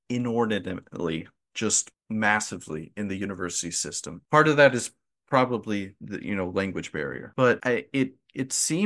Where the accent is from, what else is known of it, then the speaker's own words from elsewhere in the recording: United States; See, I'm American, as you can probably tell from the flatness of my voice